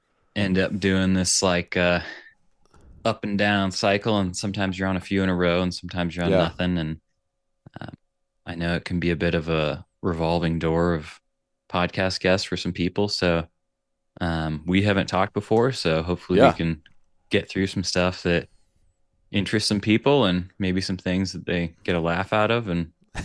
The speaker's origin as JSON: {"language": "English", "town": "Los Angeles", "region": "California", "country": "United States", "tie": "born or raised there", "said": "So originally I am from Los Angeles. Okay. Born and raised there. Both my parents are from LA."}